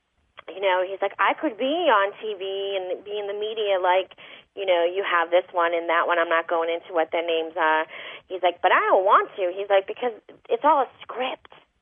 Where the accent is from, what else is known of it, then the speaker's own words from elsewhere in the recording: Massachusetts, United States; I was raised Catholic in Massachusetts because I was raised in an Italian family, American family